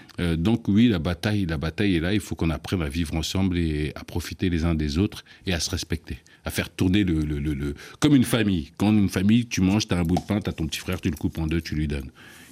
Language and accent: French; Sibiti, Lékoumou, Republic of the Congo; Moi, je viens d'une région qui je viens de Sibiti, donc une Indo